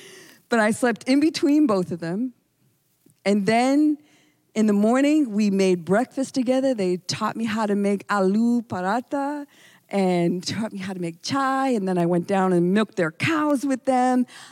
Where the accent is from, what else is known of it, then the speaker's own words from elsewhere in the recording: United States; It's strange as an American, but you go with it.